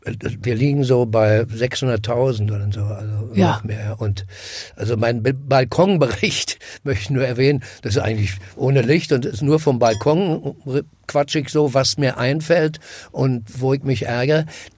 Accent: Berlin, Germany; Ja, als Berliner, obwohl ich eigentlich Kiezkneipenbewahrer bin

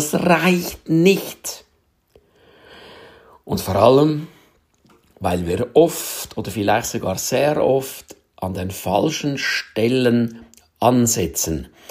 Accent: Switzerland; Bei uns in der Schweiz sagt man «Göschen ein Airolo».

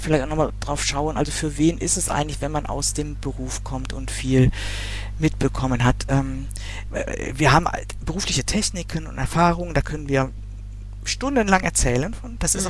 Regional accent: Bavaria, Germany; Also ich komme aus dem Münchner Bereich.

